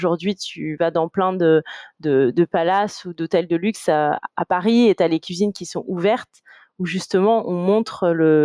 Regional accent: Madagascar; ces failles culturelles qu'on a en tant que malgache

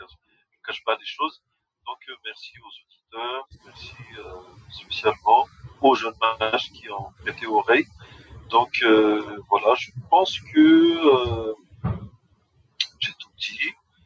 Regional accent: Madagascar; moi, je suis malgache, je suis un Américain, mon pays m'attend pas.

